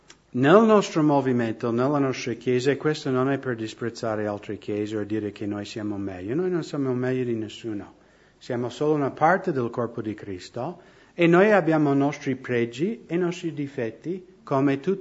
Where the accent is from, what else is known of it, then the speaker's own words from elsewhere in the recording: United States; io sono americano